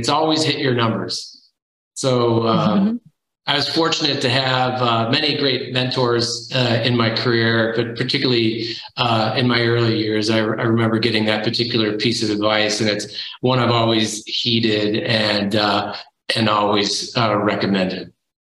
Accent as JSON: {"language": "English", "town": "Detroit", "region": "Michigan", "country": "United States", "tie": "born or raised there", "lives_now": "Connecticut, United States", "said": "Yeah, I grew up outside Detroit, Michigan. And so we had a lot of trees there. I actually then moved to Connecticut"}